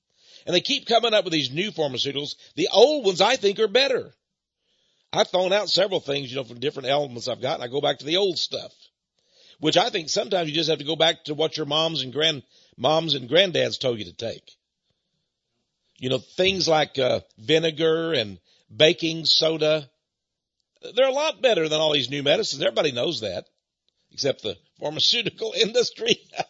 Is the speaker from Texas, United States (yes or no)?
yes; Texas, United States; I come from East Texas. We wrestle alligators down there. That's right. We've got water moccasins to fend off the alligators down in East Texas, down in the swamp land and everything.